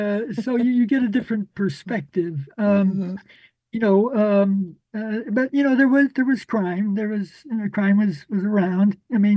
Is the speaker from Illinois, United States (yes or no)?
yes; Chicago, Illinois, United States; So I think it has influenced, you know, growing up in Chicago. Chicago is a place where, you know, I don't know how to put it, but there's probably every conceivable ethnic group.